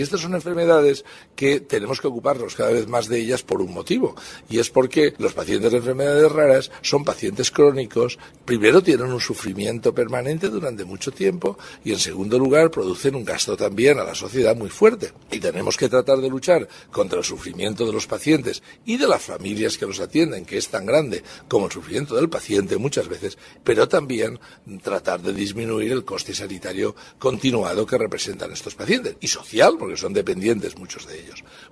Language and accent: Spanish; Valencia, Valencian Community, Spain; Yo soy de Valencia y trabajo en Valencia